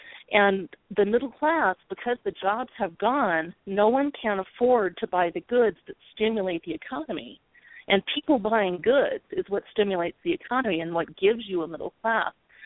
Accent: United States; I see things, I think, from more of being an American, I tend to think about how it affects me as an American.

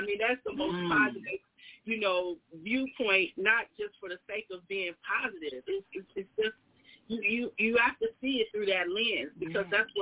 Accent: Chicago, Illinois, United States; I'm from Chicago. I'm from Inglewood, in fact.

